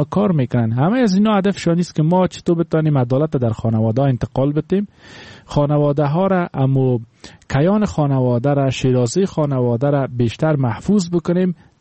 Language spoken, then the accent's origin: Persian; Afghanistan; همه ما افغان هستیم، از همین جامعه افغانی هستیم،